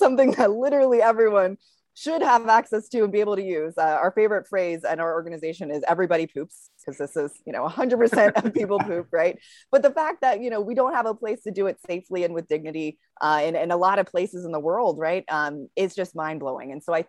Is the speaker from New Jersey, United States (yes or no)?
no; Georgia, United States; I'm from Georgia, and there's a lot of people here that live on septic.